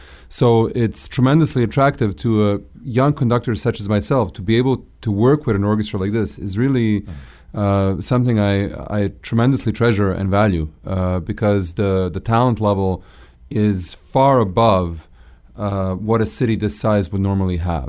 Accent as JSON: {"language": "English", "town": "Seattle", "region": "Washington", "country": "United States", "tie": "born or raised there", "said": "I was a football fan growing up in Seattle."}